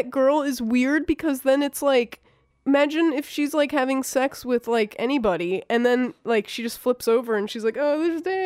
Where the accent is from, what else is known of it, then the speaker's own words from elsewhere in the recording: Virginia, United States; hey, I heard you went to William and Mary, I'm from Virginia, you know?